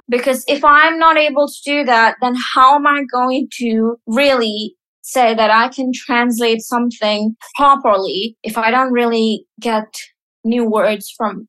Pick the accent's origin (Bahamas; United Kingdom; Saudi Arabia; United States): Saudi Arabia; we grew up in Saudi. Yes, we did not speak Saudi Arabic at home. We spoke it with everyone outside the house.